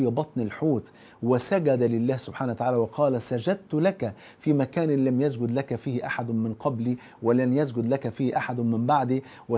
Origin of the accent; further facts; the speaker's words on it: Egypt; موجود في المتحف المصري في ميدان التحرير عندنا في مصر